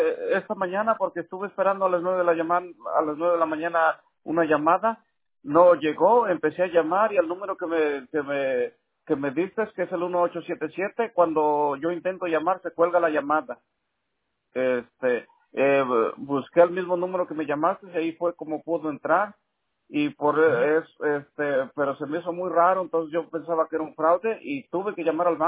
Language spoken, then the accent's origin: Spanish; Veracruz, Mexico; Veracruz.